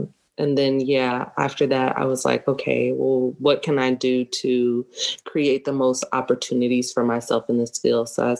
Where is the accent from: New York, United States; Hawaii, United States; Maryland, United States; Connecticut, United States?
Maryland, United States; now in Chicago, United States; Yeah, I am from Maryland. Originally, I was born there. I graduated high school there.